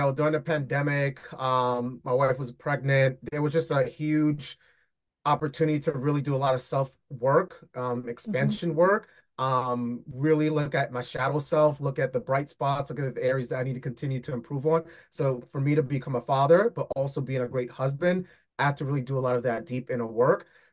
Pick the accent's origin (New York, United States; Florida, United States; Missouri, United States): New York, United States; New York City; born and raised in New York City. My family originally from Haiti.